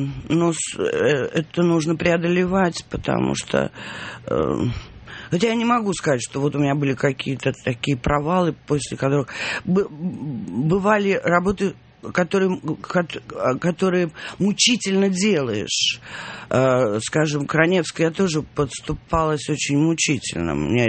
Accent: Saint Petersburg, Russia; now in Moscow, Russia; как бросать родной, любимый город, где ты родился, где могилы твоих близких, родных

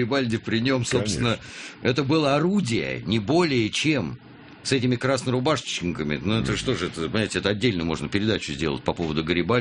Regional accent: Moscow, Russia; Да, я коренной москвич, бог знает в каком поколении.

